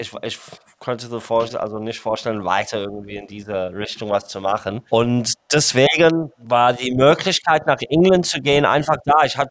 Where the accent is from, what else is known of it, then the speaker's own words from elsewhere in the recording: Zimbabwe; German is a second language; Und ich bin dann in Zimbabwe aufgewachsen, in Afrika.